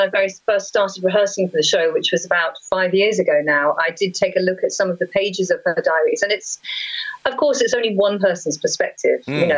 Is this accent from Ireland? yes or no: yes; Wexford, Leinster, Ireland; born or raised there; also born or lived in England